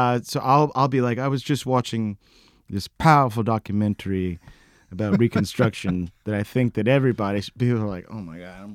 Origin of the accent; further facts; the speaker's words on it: Texas, United States; I'm from Texas.